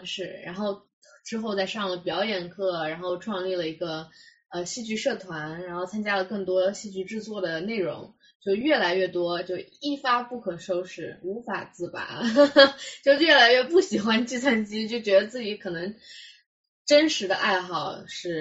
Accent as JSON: {"language": "Chinese", "town": "Wuhu", "region": "Anhui", "country": "China", "tie": "born or raised there", "moved": "yes", "said": "我的家乡在安徽芜湖，它是一个比较小的城市，当时我成长的过程中也没有任何接触戏剧的机会"}